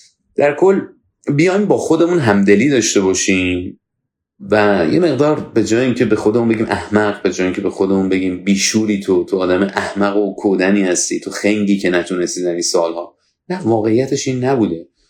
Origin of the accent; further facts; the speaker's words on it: Iran; ما ایرانی هستیم، نمیگم از همه جا بدبختر هستیم